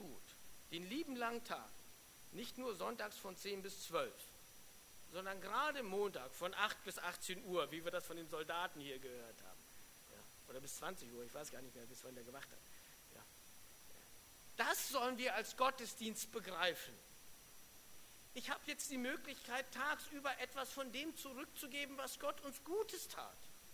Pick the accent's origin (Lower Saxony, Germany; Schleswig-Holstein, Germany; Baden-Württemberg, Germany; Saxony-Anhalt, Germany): Lower Saxony, Germany; Wolfsburg; Also wie ihr wisst, ich komme aus Wolfsburg